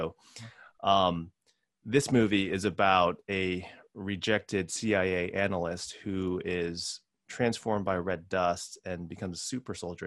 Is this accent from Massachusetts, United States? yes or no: no; New York, United States; now in Hong Kong; I'm from upstate New York. I went to school in New York and then worked in New York City for like a number of years, like five to seven years.